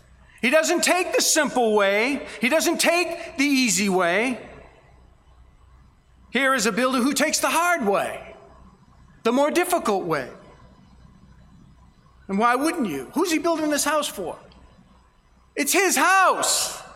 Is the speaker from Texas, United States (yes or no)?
no; Boston, Massachusetts, United States; now I grew up in the Boston area, and I've been through Boston. I used to know the streets of Boston.